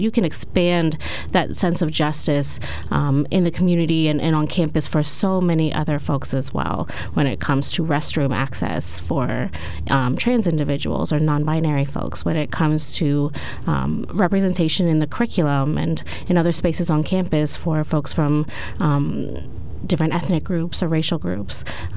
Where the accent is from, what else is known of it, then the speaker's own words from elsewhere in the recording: Lewisburg, Pennsylvania, United States; I grew up in Lewisburg and attending speakers at Bucknell and actually Susquehanna in middle school for the Latinx Initiative was a huge part of my own enrichment. It was just a really special thing living in a college community.